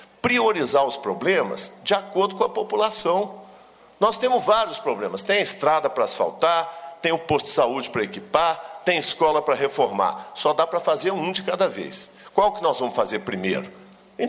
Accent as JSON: {"language": "Portuguese", "region": "Minas Gerais", "country": "Brazil", "said": "Nós somos mineiros. Ah, porque nascemos em Minas."}